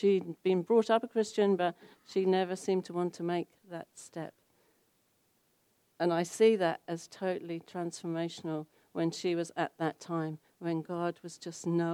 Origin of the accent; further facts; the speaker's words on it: Brighton, South East England, United Kingdom; now in Palmerston North, New Zealand; I come from Brighton in Sussex, which is a huge conurbation, a bit like London by the sea.